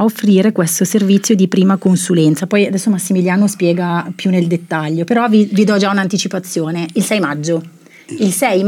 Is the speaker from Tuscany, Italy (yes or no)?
no; Gerenzano, Lombardy, Italy; La conosco bene, sono di Gerenzano.